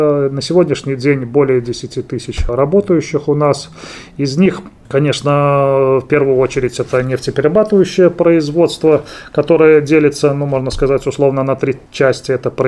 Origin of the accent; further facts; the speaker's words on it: Polotsk, Vitebsk Region, Belarus; Я вообще родился в Полоцке, заканчивал среднюю школу тоже в Полоцке